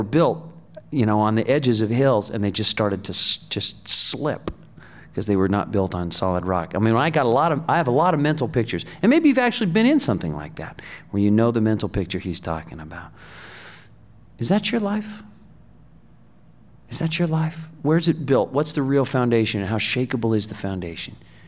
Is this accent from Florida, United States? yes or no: no; Santa Cruz, California, United States; I grew up in Santa Cruz, California, where houses shake a lot, and where a lot of times they'll just fall right off a hillside.